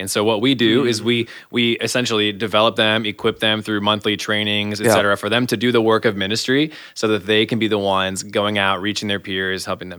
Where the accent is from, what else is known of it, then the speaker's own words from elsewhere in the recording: Michigan, United States; Born and raised in Michigan.